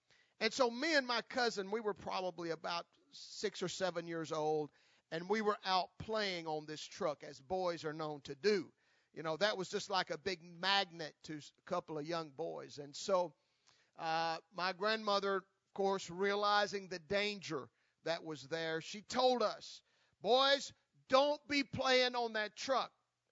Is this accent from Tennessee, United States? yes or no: yes; Tennessee, United States; But I remember a story when I was just a kid growing up in Tennessee.